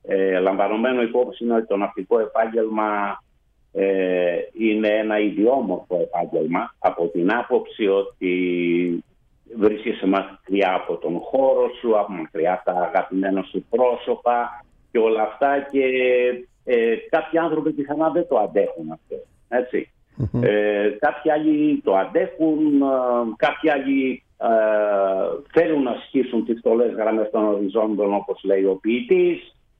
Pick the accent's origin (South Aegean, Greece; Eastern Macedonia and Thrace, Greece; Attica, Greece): Eastern Macedonia and Thrace, Greece; Thasos; Η καταγωγή μου είναι από τη Θάσο.